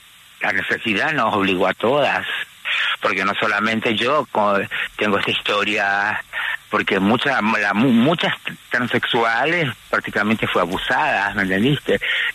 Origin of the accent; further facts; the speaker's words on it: Asunción, Paraguay; un padre que era de mi barrio en Paraguay, en Asunción.